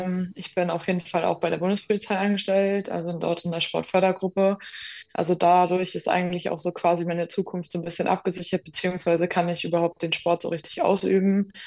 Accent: Lübeck, Schleswig-Holstein, Germany; eigentlich komme ich ursprünglich aus dem Norden, also aus der Nähe von Lübeck quasi, also bin ich eine Nordleuchte

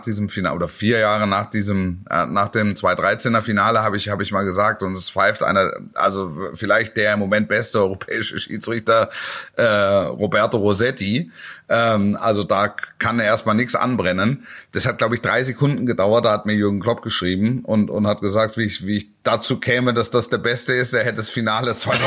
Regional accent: Dortmund, North Rhine-Westphalia, Germany; aber ich als Dortmunder würde auch die Pusteln kriegen

